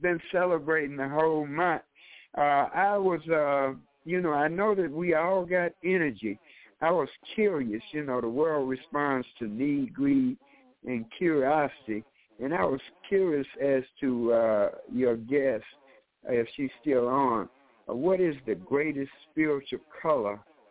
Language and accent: English; Chicago, Illinois, United States; from Chicago, Illinois.